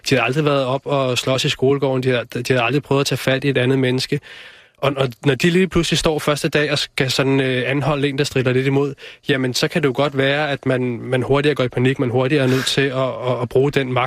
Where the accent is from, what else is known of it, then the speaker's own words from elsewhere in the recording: Capital Region of Denmark, Denmark; jeg er jo født og opvokset ude på Vestegnen